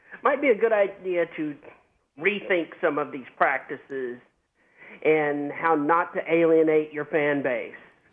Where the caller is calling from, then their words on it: Arkansas, United States; from Arkansas.